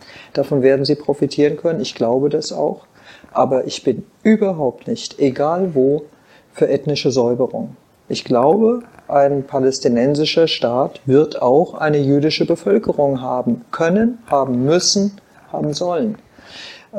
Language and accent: German; Germany; Ich nehme Deutschland wahr als das Land, das, in dem ich geboren bin, dessen Pass ich habe, das meine Heimat ist. Ich bin Deutsche. Aber eine Heimat, die eine komplizierte sein muss, wie für alle, die eine jüdische Geschichte haben.